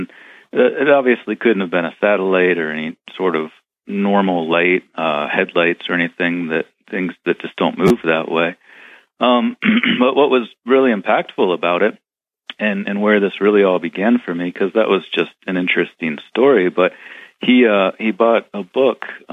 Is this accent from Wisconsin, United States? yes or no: no; Ohio, United States; And I grew up in Northeast Ohio.